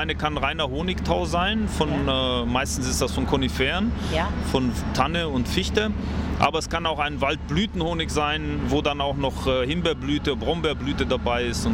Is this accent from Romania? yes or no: yes; Transylvania, Romania; Natürlich, ich bin aus Siebenbürgen